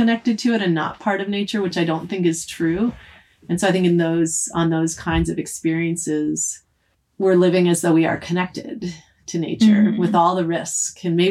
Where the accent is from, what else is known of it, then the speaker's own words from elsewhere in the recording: Massachusetts, United States; And like, you know, I grew up outside of Boston, you grew up in Vermont.